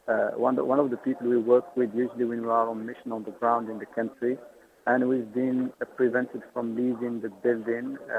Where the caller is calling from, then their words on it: Cairo, Cairo Governorate, Egypt; I'm calling from Cairo, downtown Cairo.